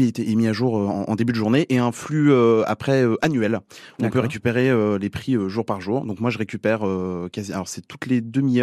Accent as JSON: {"language": "French", "town": "Compiègne", "region": "Hauts-de-France", "country": "France", "lives_now": "Lille, France", "said": "Oui, je suis originaire de Compiègne."}